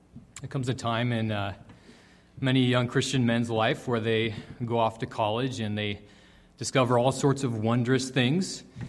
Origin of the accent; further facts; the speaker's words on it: Santa Cruz, California, United States; I grew up in Santa Cruz, and I never once touched marijuana.